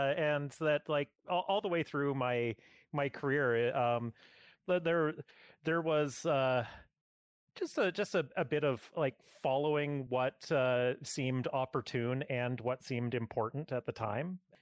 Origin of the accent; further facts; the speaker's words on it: Edmonton, Alberta, Canada; I grew up in the Edmonton area, and it doesn't really have a whole lot of games industry.